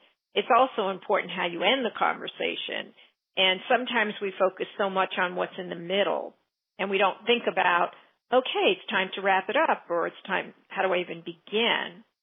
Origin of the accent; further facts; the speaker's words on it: New York, United States; I mean, well, I'm from New York, so, but I see it all the time.